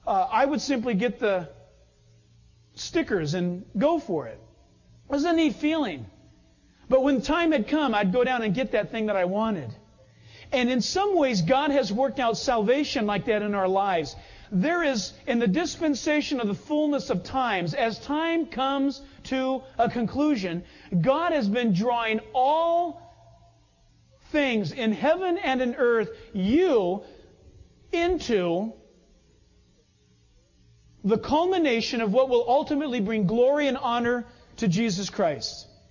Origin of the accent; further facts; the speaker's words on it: San Diego, California, United States; also born or lived in Orange County; growing up in San Diego and then moving up into Orange County